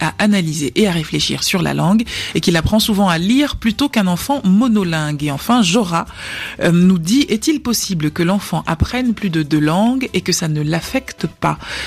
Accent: Haiti; French is a second language; now in Dominican Republic; j'ai eu un mal fou à maîtriser le français, car j'ai quitté Haïti pour aller m'installer en République Dominicaine. Du coup, à la maison, on ne parle que le créole et l'espagnol.

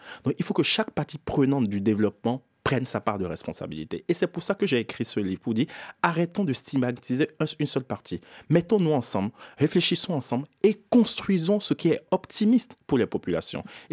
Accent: Benin; moved away as an adult; now in France; Je suis né au Bénin, j'ai grandi au Bénin jusqu'à l'âge de 18 ans avant de venir faire mes études en France.

